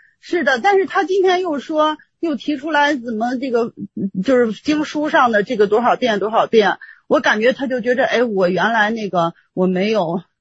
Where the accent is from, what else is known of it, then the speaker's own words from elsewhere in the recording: Shanxi, China; 因为我是山西人，我能听懂他说的话